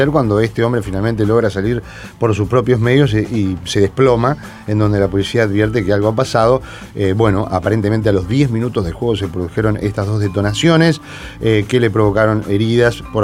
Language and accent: Spanish; Uruguay; Me interesa la vida de los uruguayos, el país donde yo vivo, yo soy uruguayo.